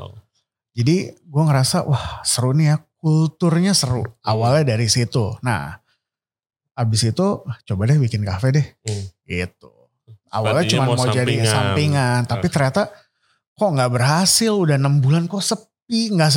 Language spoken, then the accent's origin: Indonesian; West Java, Indonesia; Karena gue Jawa Barat, gue orang Sunda.